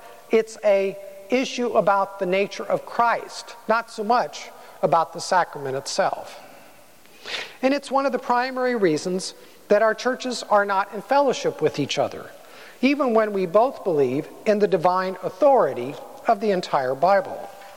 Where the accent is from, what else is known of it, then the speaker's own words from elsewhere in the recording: Cupertino, California, United States; One of my favorite whoppers is about the namesake of my hometown, Joseph of Cupertino.